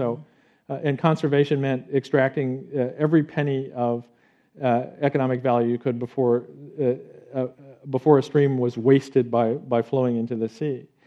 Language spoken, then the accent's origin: English; Connecticut, United States; I mean, I come from Connecticut, which is a crummy wine state, so I know what it is to make.